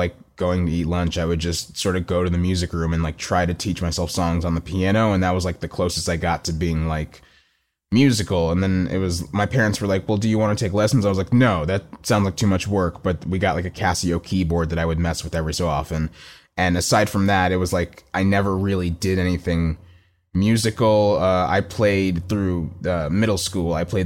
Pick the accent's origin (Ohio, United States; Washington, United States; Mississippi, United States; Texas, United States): Texas, United States; Plano; It feels like growing up in Plano is a very suburban place.